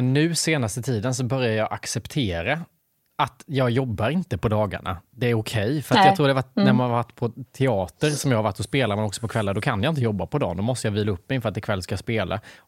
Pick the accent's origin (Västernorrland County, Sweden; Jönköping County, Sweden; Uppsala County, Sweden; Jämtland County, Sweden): Jönköping County, Sweden; Värnamo; jag kommer från Värnamo, från ett hem där man jobbar 8-17 måndag till fredag